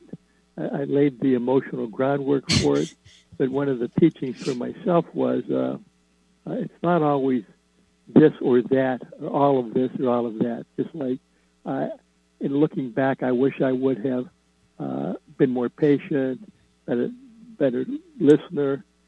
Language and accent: English; Midwest, United States; You know, I grew up in the Midwest. You know, my parents came from relatively humble backgrounds, and my dad had a job with U.S. Steel, and we were in the steel industry.